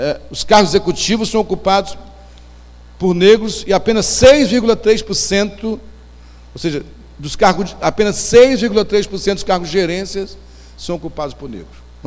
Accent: Northeast Region, Brazil; Eu não sou branco. Eu sou pardo, sou nordestino, mas não sou negro.

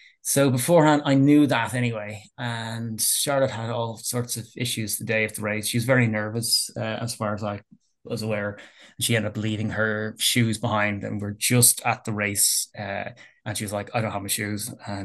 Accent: Ireland; I know I'm from Ireland and all, it rains here a lot over the coast, beside Howth

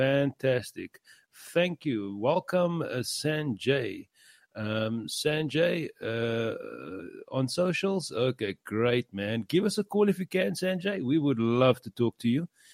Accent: Cape Town, Western Cape, South Africa; And we are from sunny South Africa. We're from Cape Town.

